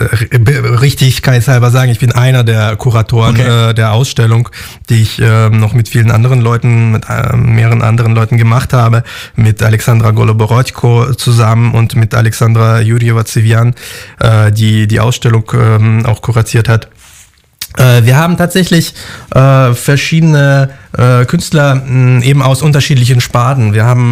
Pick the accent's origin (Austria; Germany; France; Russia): Russia; Moscow; German is a second language; moved away; ich bin Russe, bin russischer Staatsbürger, lebe schon seit 10 Jahren hier, aber ich fühle mich natürlich auch sehr verbunden zu Moskau, meiner Heimatstadt, habe da Freunde, Familie